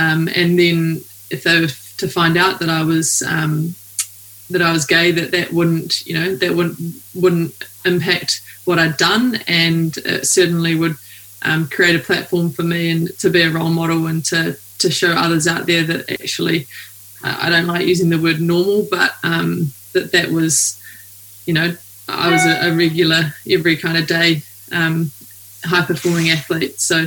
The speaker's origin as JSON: {"language": "English", "country": "New Zealand", "said": "So I'm a rower from New Zealand."}